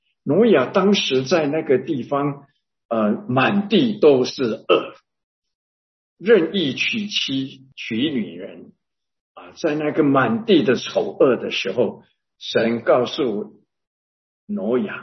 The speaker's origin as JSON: {"language": "Chinese", "region": "Taipei", "country": "Taiwan", "tie": "born or raised there", "moved": "as an adult", "said": "我离开台北，那是从来没有想到的。我在那边出生，在那边长大，在那边受教育工作也在那里，突然我就必须要离开"}